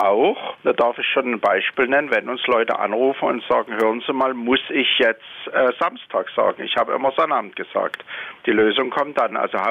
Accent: Dresden, Saxony, Germany; now in Wiesbaden, Germany; als Dresdner in Wiesbaden

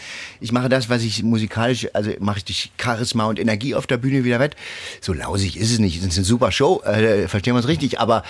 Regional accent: East Germany, Germany; aber ich bin aus dem Osten, ich bin blond

